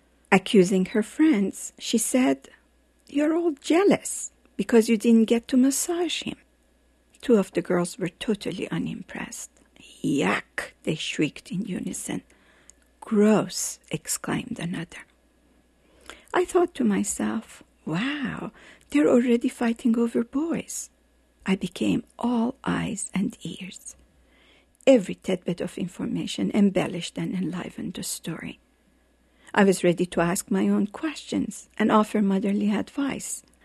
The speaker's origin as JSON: {"language": "English", "country": "Iran", "said": "I come from Iran, a land of walls and veils."}